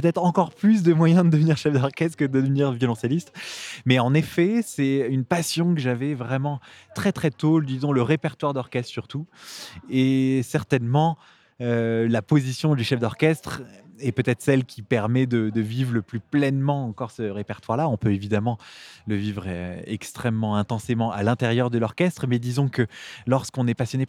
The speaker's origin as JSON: {"language": "French", "town": "Paris", "region": "Île-de-France", "country": "France", "tie": "born there", "said": "j'ai 35 ans, je suis né à Paris. Je passe l'essentiel de, de mes résidences entre Paris et la Bourgogne."}